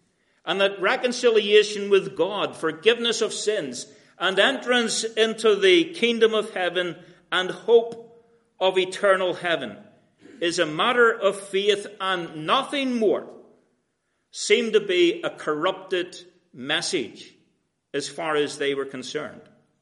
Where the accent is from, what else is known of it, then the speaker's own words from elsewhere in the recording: Ireland; But that's because I'm from Ireland and we do things back to front.